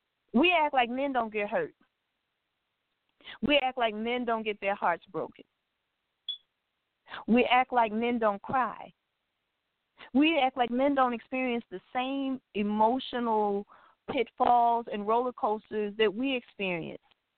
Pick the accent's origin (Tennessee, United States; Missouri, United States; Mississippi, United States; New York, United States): Mississippi, United States; moved away as an adult; now in Baltimore, United States; it was my first time really living away from home like that. I'm from Mississippi. So he brought me here to Baltimore, Maryland, where I knew no one.